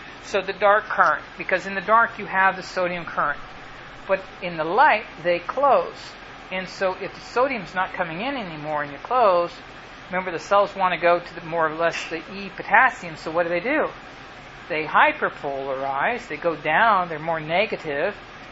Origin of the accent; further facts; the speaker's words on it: Sweetwater, Texas, United States; Come to my hometown, Sweetwater, Texas.